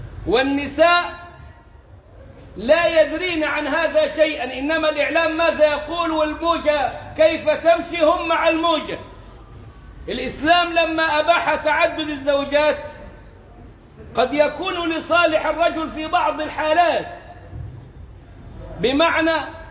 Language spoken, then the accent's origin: Arabic; Egypt; عندنا في مصر وحدها ما يزيد على 10 ملايين عانس من سن 30 إلى 40